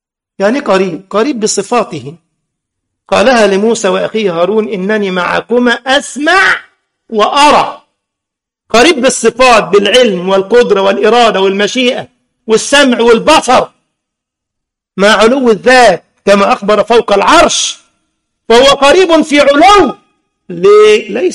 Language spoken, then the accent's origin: Arabic; Egypt; ده رئيس وزراء خارجيه امريكا بيروح لمولد البدو عندنا في مصر يا راجل